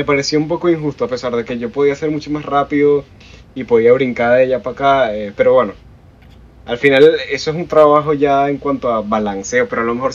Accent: Caracas, Capital District, Venezuela; Y me gustaba, Caricuao es una zona popular de Caracas, por los que no saben dónde queda Caricuao

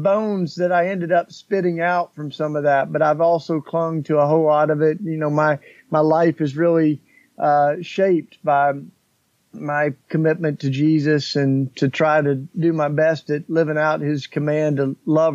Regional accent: Tennessee, United States; now in Philadelphia, United States; Well, I grew up down south in Tennessee in the foothills of the Smoky Mountains, okay. and I'm not going to hide it.

